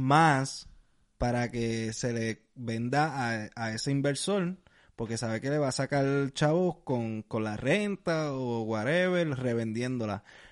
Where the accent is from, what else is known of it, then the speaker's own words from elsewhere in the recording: Puerto Rico; Yo era de los que decía eso, porque vengo de Puerto Rico